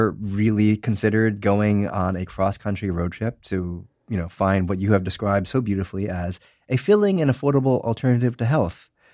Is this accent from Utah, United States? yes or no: no; New Jersey, United States; I grew up in New Jersey though